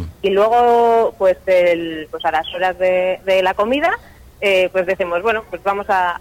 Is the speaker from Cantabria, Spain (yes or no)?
yes; Laredo, Cantabria, Spain; Soy de Laredo.